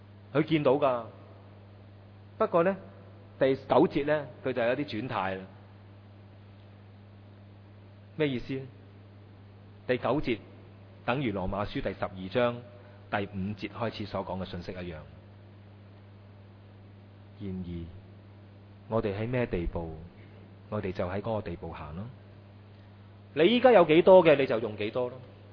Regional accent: China; 啊，我哋中国人，我阿妈成日教我，以前啦，在生嘅时候，知足者贫亦乐

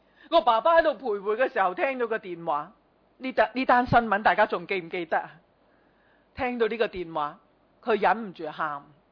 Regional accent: Hong Kong; 呢我哋香港人咧唔着重生命，甚至唔着重自己嘅健康

